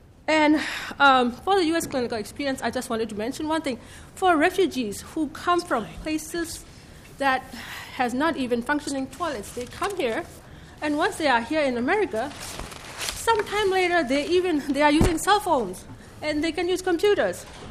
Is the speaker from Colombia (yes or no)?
no; Myanmar; English is a second language; moved away as an adult; now in United States; I'm a physician from Burma. I immigrated to the United States following my parents